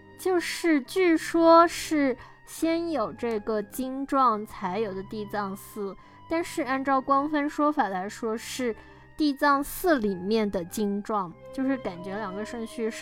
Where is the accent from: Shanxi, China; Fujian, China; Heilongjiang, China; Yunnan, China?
Yunnan, China; Kunming; 但是我们昆明人其实都叫它古幢。